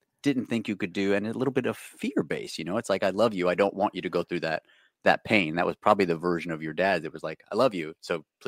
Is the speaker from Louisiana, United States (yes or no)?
yes; Louisiana, United States; I was a kid growing up in Louisiana that was like, oh, I'm going to be an actor one day.